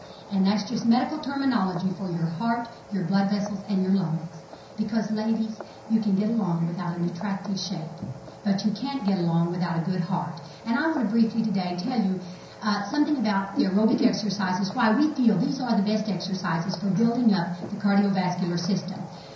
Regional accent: Noble, Oklahoma, United States; I'm from Noble, Oklahoma, which is over near Norman, many of you may know, with the University of Oklahoma.

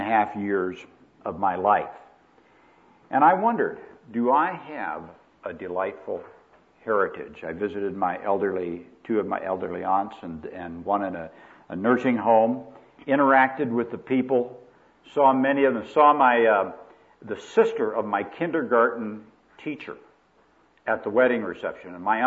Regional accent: Iowa, United States; moved away; Just before Christmas, I visited in my hometown in Iowa, a little town of 100 people.

